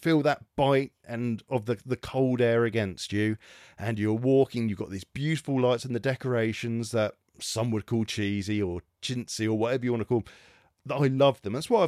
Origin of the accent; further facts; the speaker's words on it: St Albans, East of England, United Kingdom; And I grew up in St Albans. I love St Albans.